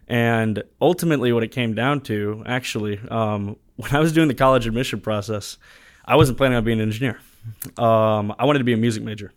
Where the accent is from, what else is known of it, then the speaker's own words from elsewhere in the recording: Montgomery, Alabama, United States; also born or lived in Nashville; I'm from. I was born in Nashville, moved to Montgomery.